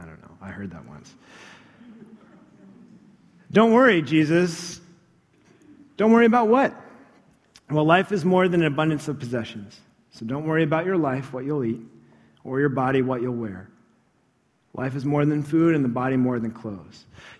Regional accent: Chicago, Illinois, United States; When I grew up in Chicago, we were in the Central Standard Time Zone.

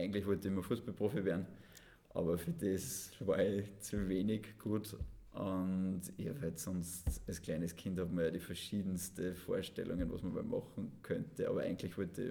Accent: Scharnstein, Upper Austria, Austria; Also ich bin in Scharnstein aufgewachsen und habe dann die Volksschule eben in Scharnstein gemacht und bin dann 8 Jahre ins Sportgymnasium in Wels gegangen.

